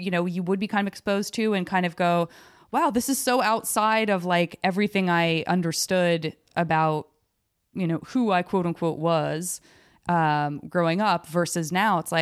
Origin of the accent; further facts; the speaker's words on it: Tucson, Arizona, United States; moved away as an adult; also born or lived in San Francisco; I grew up in Tucson, Arizona. Ain't nobody eating sushi in Tucson, Arizona.